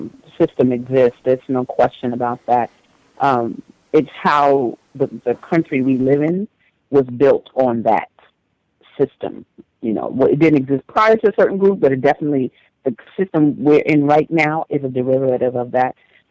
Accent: New York, United States; now in Chicago, United States; I'm one of them stolen kids, one of the descendants of the stolen ones. So then they go, oh, you know, so yeah, native to New York, but I am in Chicago

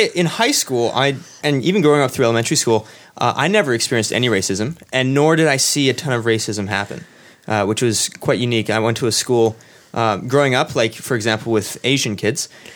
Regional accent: Canada; I'm a Canadian, so I'm an outsider.

